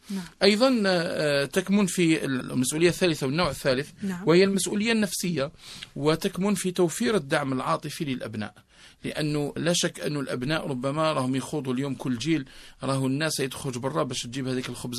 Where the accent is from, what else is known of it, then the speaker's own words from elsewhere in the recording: Algeria; وهذا موجود يعني في بعض المجتمعات عندنا في الجزائر هي نماذج وقدوة في هذا المجال